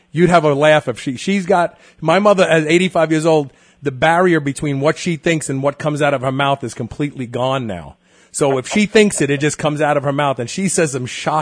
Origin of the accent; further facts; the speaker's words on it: New York, United States; also born or lived in Kentucky / Las Vegas / California; I'm originally from New York. lived in Kentucky. I've lived in Las Vegas. I've lived in California.